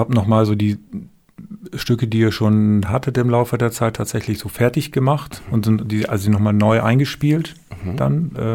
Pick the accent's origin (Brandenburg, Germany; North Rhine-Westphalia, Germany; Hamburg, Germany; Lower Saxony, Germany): Lower Saxony, Germany; Emden; Ich bin selber aus Emden.